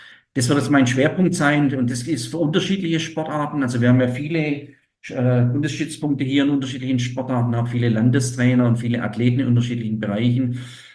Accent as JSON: {"language": "German", "region": "Baden-Württemberg", "country": "Germany", "also_born_or_lived": "Sweden", "said": "ich bin in Süddeutschland. Ich bin ja in Baden-Württemberg jetzt. Ich war früher auch in Baden-Württemberg. Ich komme aus Baden-Württemberg, also bin Schwabe, das hört man ja auch. Ich war jetzt über zehn Jahre in Schweden, bin jetzt seit dem 1. Januar hier"}